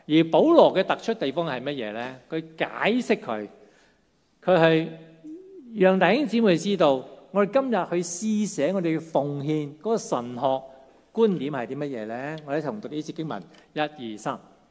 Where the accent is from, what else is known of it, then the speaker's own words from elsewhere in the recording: Hong Kong; 好了，即是我们香港人最现实的，也都最全神的